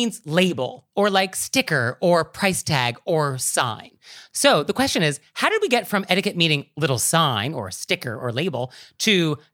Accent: West Coast, United States; I'm from the West Coast. I live on the East Coast.

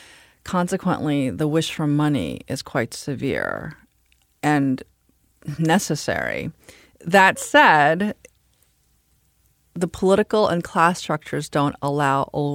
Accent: United States; And then I realized that, of course, I'm Korean American, so I'm soft.

